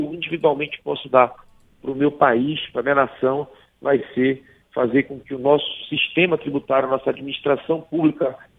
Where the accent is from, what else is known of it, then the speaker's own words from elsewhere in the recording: Pará, Brazil; Eu sou deputado de primeiro mandato, venho lá do Pará